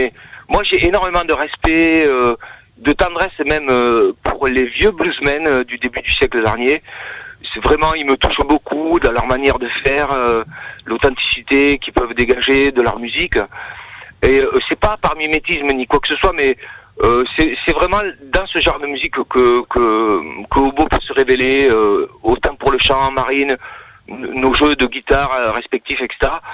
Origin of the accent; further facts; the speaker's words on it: Montpellier, Occitanie, France; on est originaire de Montpellier précisément. Oui. Il y a 50 km qui nous séparent de nos origines.